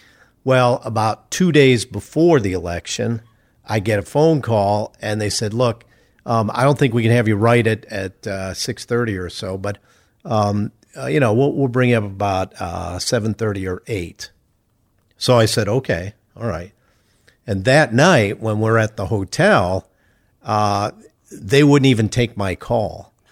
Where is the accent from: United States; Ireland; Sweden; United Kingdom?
United States; Chicago, Illinois; In those days, I grew up in Chicago.